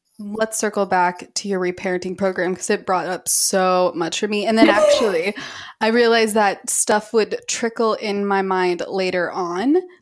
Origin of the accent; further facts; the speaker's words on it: Utah, United States; I come from Utah